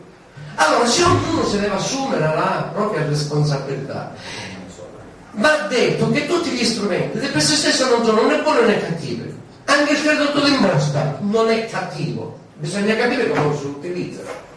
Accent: Enna, Sicily, Italy; Nel mio territorio, io provengo da Enna

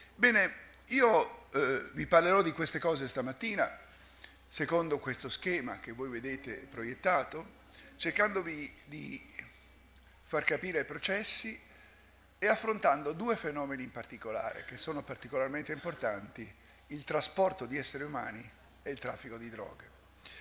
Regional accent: Palermo, Sicily, Italy; born there; io sono nato a Palermo, poi sono andato fuori a lavorare

